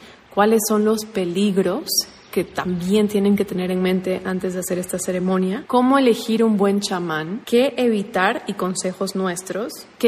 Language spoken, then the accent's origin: Spanish; Bolivia; esto fue en Bolivia, en mi país Bolivia